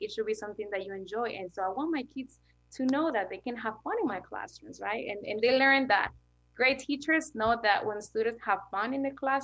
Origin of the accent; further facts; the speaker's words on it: Queens, New York, United States; I came from Queens, and Queens is very diverse, right? And then I came to Bard.